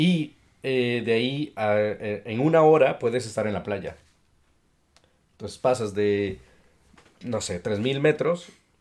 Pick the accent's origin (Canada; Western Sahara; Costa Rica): Costa Rica; moved away as an adult; No tengo mi acento de Costa Rica tampoco, porque no vivo allá desde mis 24. Cuando tenía 24 salí del país